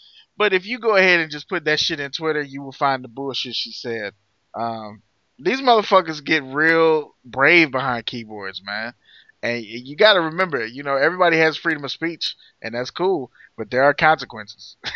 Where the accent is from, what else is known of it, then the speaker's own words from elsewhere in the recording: St. Louis, Missouri, United States; I'm from St. Louis, the most segregated city in the country.